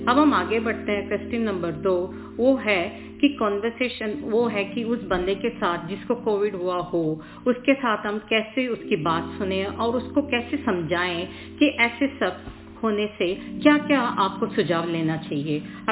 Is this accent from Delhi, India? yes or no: yes; Delhi, India; now in Melbourne, Australia; और मैं दिल्ली से हूँ। यहाँ मेलबर्न में 25-30 साल से रहती हूँ।